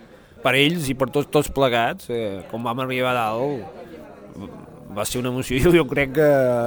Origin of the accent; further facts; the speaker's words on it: Sant Vicenç, Catalonia, Spain; Jo sóc de Sant Vicenç.